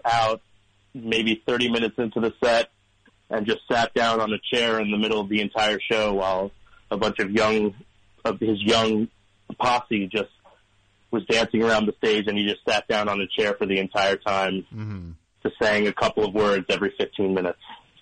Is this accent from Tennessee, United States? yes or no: no; San Diego, California, United States; I wanted to talk about a show I saw a couple of years ago in my hometown of San Diego.